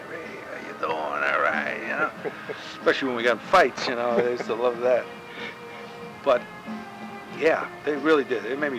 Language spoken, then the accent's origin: English; New York City, New York, United States; now in Boston, United States; at the age I was growing up in New York, maybe I didn't hear it or read about it. But coming to Boston